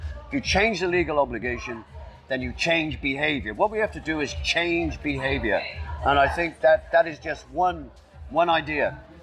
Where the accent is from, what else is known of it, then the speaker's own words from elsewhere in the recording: Cardiff, Wales, United Kingdom; Cardiff is my hometown. I used to run around Butte Park when I was 3 and 4 years old.